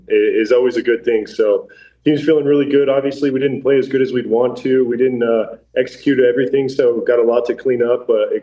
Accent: Fort Morgan, Colorado, United States; also born or lived in Greeley; I was born in Greeley and then moved to Fort Morgan and really spent most of my life there

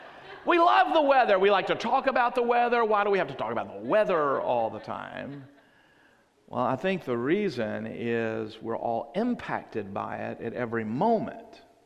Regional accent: Greensboro, North Carolina, United States; my entire growing up in Greensboro

